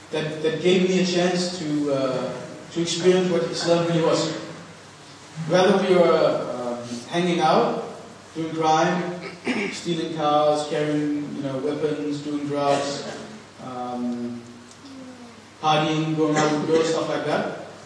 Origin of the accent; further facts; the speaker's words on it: Copenhagen, Capital Region of Denmark, Denmark; I came to Islam roughly 8 years ago. I grew up in Denmark, in Copenhagen, the capital of Denmark. And you know, like most other Danish people, I grew up knowing Muslims